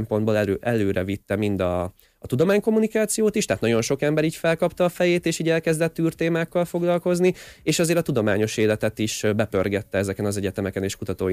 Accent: Vác, Pest, Hungary; én váci vagyok, Budapesttől nem messze lakom

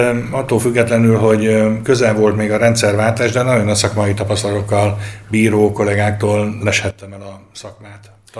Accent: Karcag, Jász-Nagykun-Szolnok, Hungary; born there; Hozzáteszem, én karcagi születésű vagyok

